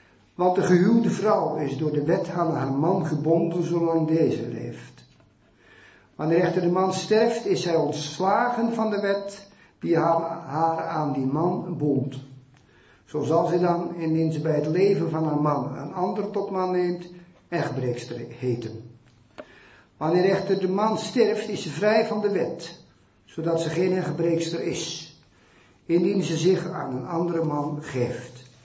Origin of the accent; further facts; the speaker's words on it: Urk, Flevoland, Netherlands; born there; Ik ben dus geboren in Urk. Ik ben tot geloof gekomen, zo zeg ik dat meest, in een jeugd- en een koffiebar in Urk die daar toen draaide.